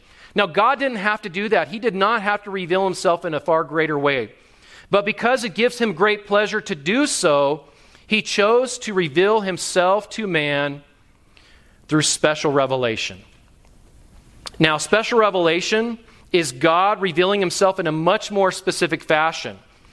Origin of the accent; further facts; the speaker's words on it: California, United States; And my Greek, if you hear my Greek, it always, because I'm from California, it always has a Mexican accent to it.